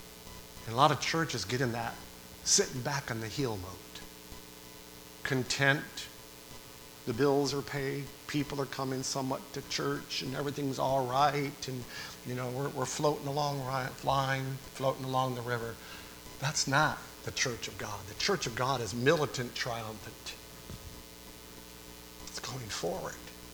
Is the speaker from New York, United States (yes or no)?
yes; New York, United States; my wife and I settled in my hometown in New York for about 3 months until Thanksgiving.